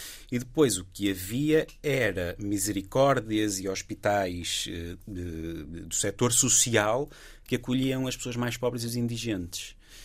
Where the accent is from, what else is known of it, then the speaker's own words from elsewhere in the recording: Gondomar, Porto, Portugal; Sou de Gondomar.